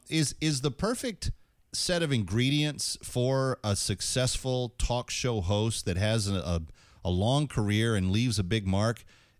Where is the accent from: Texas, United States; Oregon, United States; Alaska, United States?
Texas, United States; Dallas; born or raised there